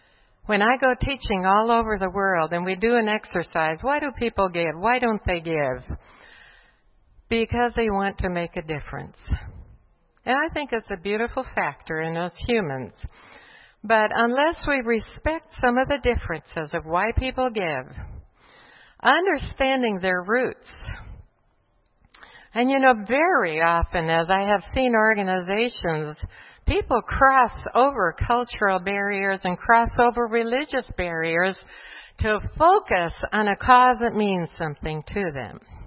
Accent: Bolivia; Whereas I grew up in Bolivia, where very frankly the Catholic Church had a lot to do with getting people into the habit of giving, even outside of the church.

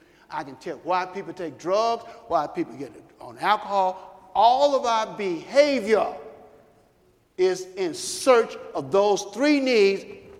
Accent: Chicago, Illinois, United States; I grew up in Chicago. They're in the inner cities.

